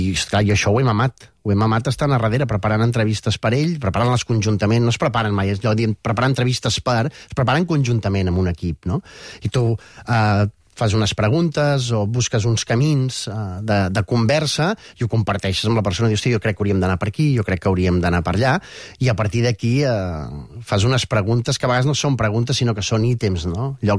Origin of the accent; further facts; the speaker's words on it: Sant Esteve de Palautordera, Catalonia, Spain; jo sóc del Montseny, de Sant Esteve Palau Tordera, he de baixar molt sovint.